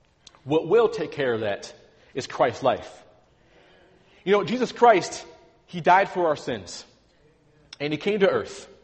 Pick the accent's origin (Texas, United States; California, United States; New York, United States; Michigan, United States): New York, United States; I'm from New York, I know.